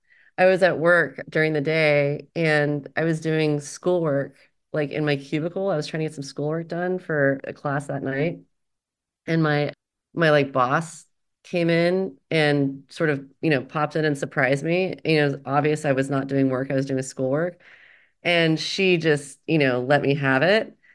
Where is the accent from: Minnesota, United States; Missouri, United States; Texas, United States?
Texas, United States; also born or lived in Colorado / Delaware; now in Los Angeles, United States; because I grew up in Texas and then I lived in Colorado for school and I was in Delaware.